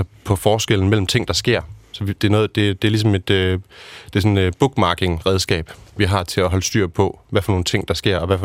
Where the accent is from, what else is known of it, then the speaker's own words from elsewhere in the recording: Aarhus, Central Denmark Region, Denmark; jeg er født og opvokset i Aarhus, blev født i 1990. Og jeg er gift.